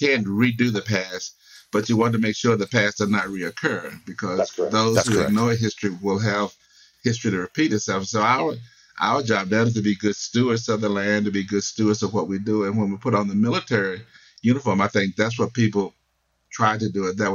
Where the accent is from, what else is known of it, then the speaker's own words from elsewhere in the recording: the South, United States; Well, it was more interesting than that because in the 60s and I grew up in the South.